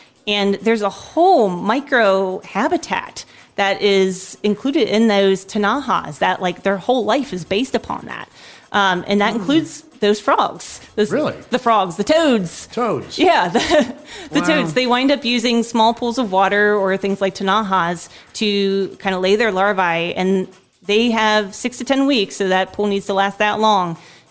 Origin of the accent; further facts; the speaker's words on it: East Coast, United States; growing up on the East Coast in cities